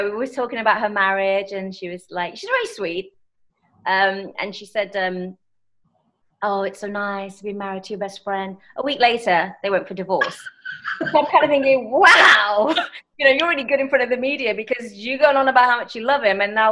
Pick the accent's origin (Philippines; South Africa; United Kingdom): United Kingdom; we're both British